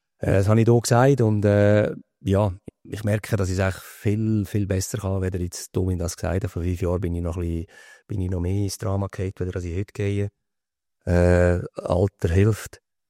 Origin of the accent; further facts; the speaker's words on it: Lucerne, Switzerland; Ich denke, ich bin zuerst mal dann auch in Luzern gewesen. Ich bin in Luzern aufgewachsen.